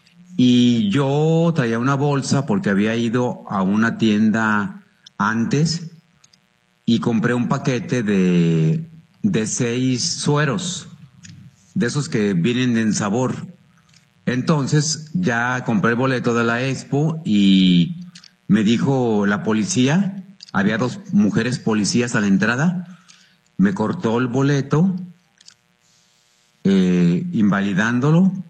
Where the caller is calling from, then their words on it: Zapopan, Jalisco, Mexico; de Zapopan, Jalisco.